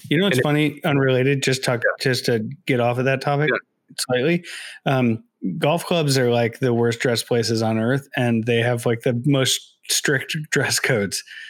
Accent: United States; And I think as an American, and when you first see that, it's hard to understand.

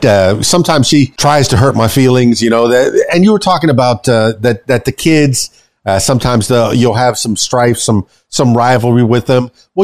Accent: Miami, Florida, United States; I'm from Miami. I'm half Cuban, half Irish.

